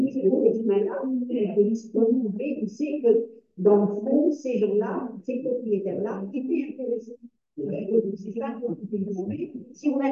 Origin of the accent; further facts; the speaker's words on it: Sherbrooke, Quebec, Canada; Moi, là, le Sherbrooke, c'est ma ville natale.